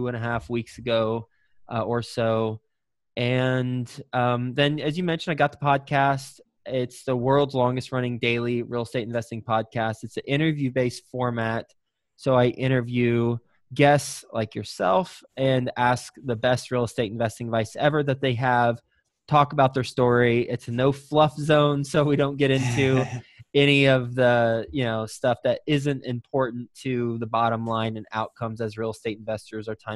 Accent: Fort Worth, Texas, United States; Sure. I'm from Texas originally. I am from Fort Worth specifically.

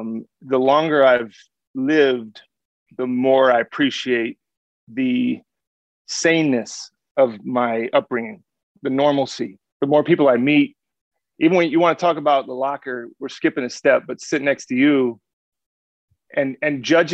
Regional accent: Danville, United States; my upbringing matters for that reason.

